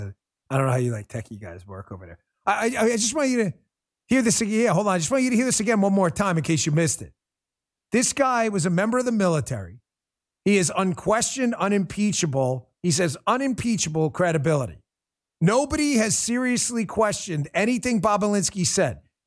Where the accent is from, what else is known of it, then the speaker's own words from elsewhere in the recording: New York City, New York, United States; I grew up in New York City.